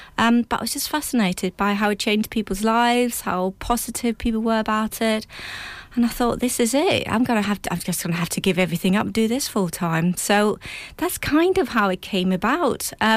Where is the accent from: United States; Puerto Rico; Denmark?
Denmark; English is a second language; also born or lived in Madrid; now in England; All right, well, I'll start in 99 when I came across to England from Denmark. I'd just spent a couple of years in Madrid at the time and now I needed to practice my English.